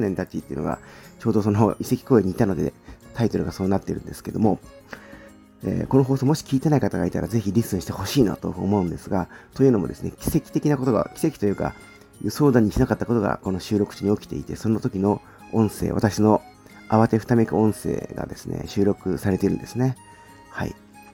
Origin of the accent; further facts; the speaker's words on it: Ichikawa, Chiba, Japan; 千葉県市川市で生まれ育って、今も住んでいるものでございます。